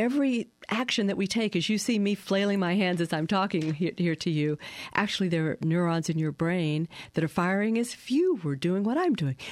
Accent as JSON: {"language": "English", "town": "Pendleton", "region": "Oregon", "country": "United States", "tie": "born there", "said": "I am delighted to be back in my home state. I want to underscore I was actually born in Pendleton."}